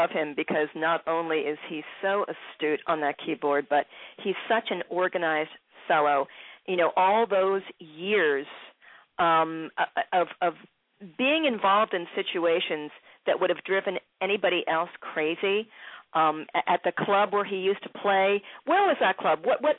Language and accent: English; Philadelphia, Pennsylvania, United States; now in Maryland, United States; And, you know, Philly got a nod to my hometown there, too.